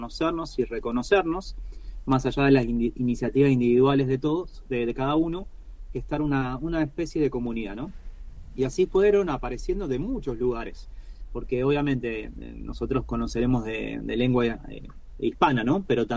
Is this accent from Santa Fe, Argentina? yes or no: yes; Rosario, Santa Fe, Argentina; now in Funes, Argentina; yo vivo en Funes, que queda a 10 kilómetros de Rosario, pero nací en Rosario, viví muchos años en Rosario, nada más que ahora vivo en Funes.